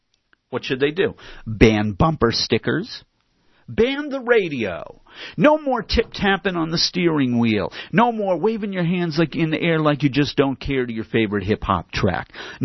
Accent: Massachusetts, United States; Also, as a child growing up in Massachusetts, I learned how to drive with one hand if I had to.

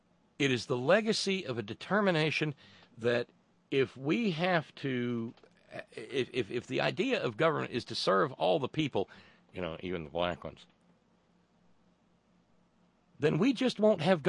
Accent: West Virginia, United States; and look, I come from West Virginia. I'm pretty conversant with seeing poverty.

